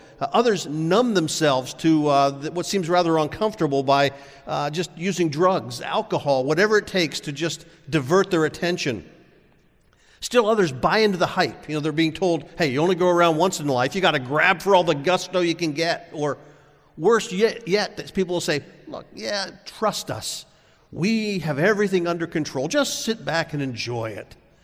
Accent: Bloomsburg, Pennsylvania, United States; I grew up in this greater area. I grew up just outside Bloomsburg. My mother was from Wilkes-Barre.

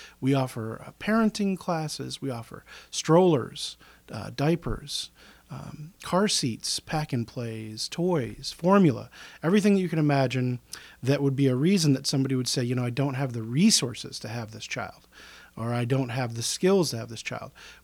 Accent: Elmira, New York, United States; I was raised in Elmira, New York. It's a couple hours north of us here in the southern tier of upstate New York.

